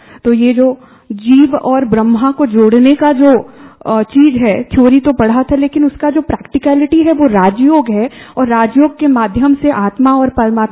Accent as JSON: {"language": "Hindi", "region": "Odisha", "country": "India", "said": "मैं उड़ीसा से हूँ"}